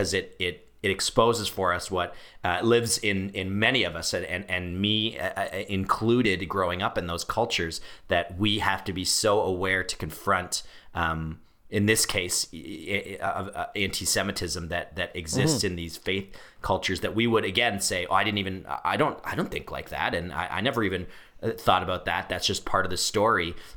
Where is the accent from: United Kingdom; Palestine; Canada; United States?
Canada; just because we're Canadian and we're not south of the border